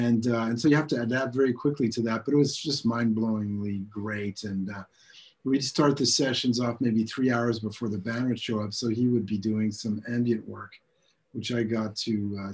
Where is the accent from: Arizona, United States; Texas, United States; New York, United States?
New York, United States; now in France; I'm a New Yorker. I'm used to being able to shop at 3 o'clock in the morning if I want to.